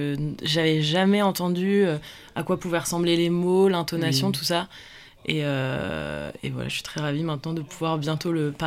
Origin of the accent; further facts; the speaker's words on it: Tours, Centre-Val de Loire, France; born there; j'ai 23 ans. Je suis née à Tours, mais j'ai beaucoup déménagé, j'ai beaucoup voyagé.